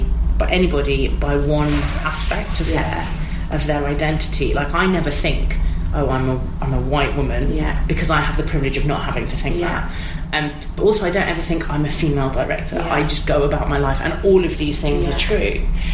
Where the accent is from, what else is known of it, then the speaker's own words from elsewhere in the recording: Midlands, United Kingdom; I'm from the Midlands, and I have a similar experience when I hear a Midlands accent